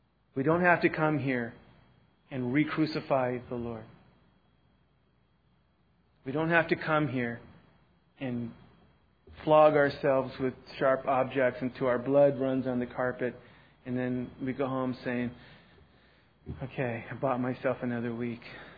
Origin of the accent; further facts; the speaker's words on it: Ireland; And I don't know, maybe it's because I'm Irish. I never feel that way.